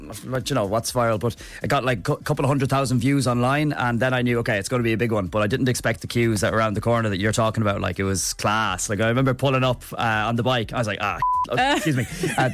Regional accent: Kiltimagh, Connacht, Ireland; opened a shop in Kelchima in Mayo, my hometown.

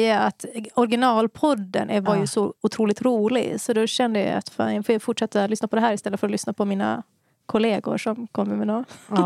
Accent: Åland, Finland; also born or lived in Vaasa; Jag är alltså född i Vasa i Finland, och så flyttar jag... Det visste du. Mm. Det flyttade jag till Åland när jag var 11.

